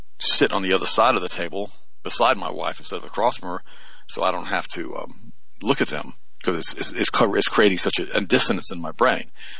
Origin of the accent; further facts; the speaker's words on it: United States; Because I'm an American. I was born here. I was born here in 1955.